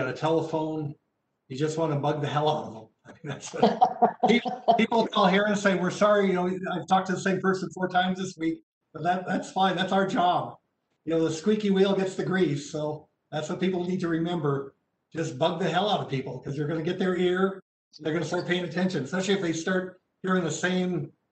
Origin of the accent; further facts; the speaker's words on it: Anaconda, Montana, United States; I grew up in Anaconda. That was a small town. I, you know, came to school here in Bozeman